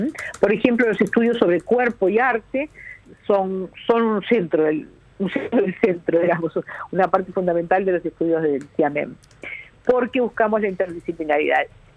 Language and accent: Spanish; Uruguay; born there; pude hacer esta carrera pura y exclusivamente porque nací en Uruguay y estaba